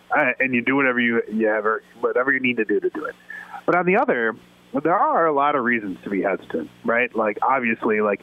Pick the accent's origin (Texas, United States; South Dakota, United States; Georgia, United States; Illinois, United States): Illinois, United States; Chicago; I mean, I'm a Chicagoan, so to me, a hot dog is a delicacy, right?